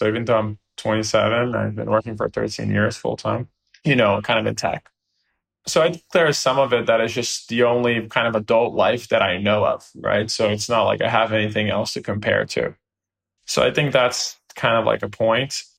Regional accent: Brazil; I come from Brazil where we only have few big banks

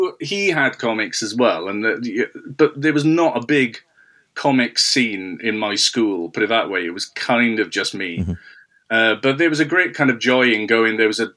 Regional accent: Wales, United Kingdom; I grew up in the South Wales Valleys, which is a very industrialized part of the UK, which is several hours away from sort of, you know, any major city.

